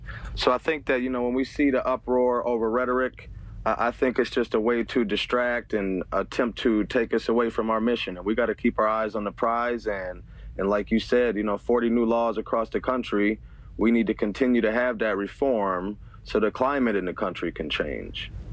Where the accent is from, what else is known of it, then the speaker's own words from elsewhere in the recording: St. Paul, Minnesota, United States; I'm from St. Paul, Minnesota